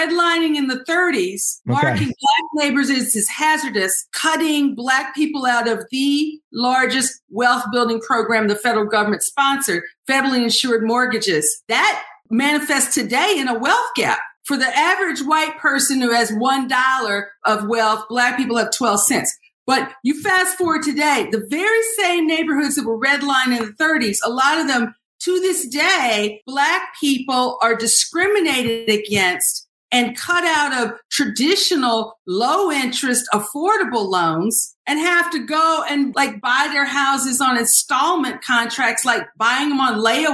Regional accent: Huntsville, Alabama, United States; Now, I grew up in Huntsville, Alabama, right? My parents are Fiskites and I went to Vanderbilt, right?

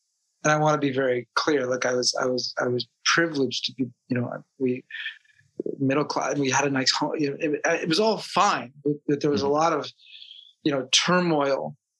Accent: Phoenix, Arizona, United States; I grew up in Arizona, in Phoenix

